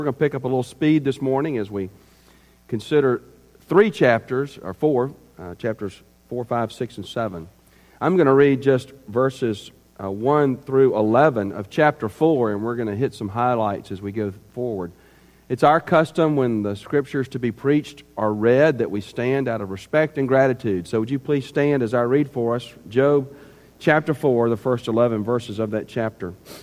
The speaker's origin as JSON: {"language": "English", "town": "Birmingham", "region": "Alabama", "country": "United States", "tie": "born or raised there", "said": "I wrote every congressman in the state of Alabama. I grew up in Birmingham."}